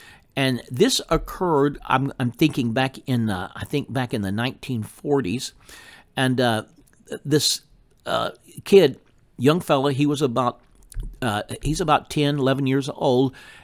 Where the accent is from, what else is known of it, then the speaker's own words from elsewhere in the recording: Texas, United States; born there; according to my physical birth, when I was born in Northwest Texas, 1947.